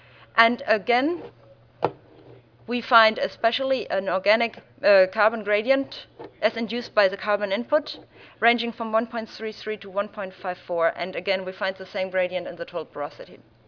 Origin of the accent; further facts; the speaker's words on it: Denmark; Hi, as said … from Denmark.